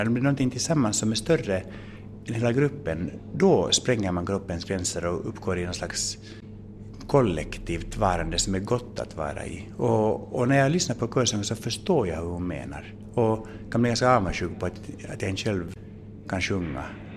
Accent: Finland; Jag är ju själv finlandssvensk och jag har under hela min uppväxt och barndom varit ganska mycket i Vasa av olika orsaker.

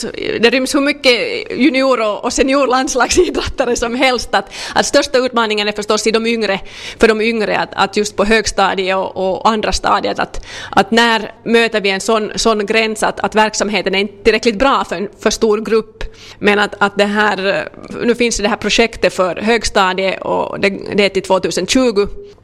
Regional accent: Vaasa, Ostrobothnia, Finland; eftersom jag är hemma från Vasa så har jag förstås under de åren också som jag inte bott här så följt med hur det går för idrottare härifrån

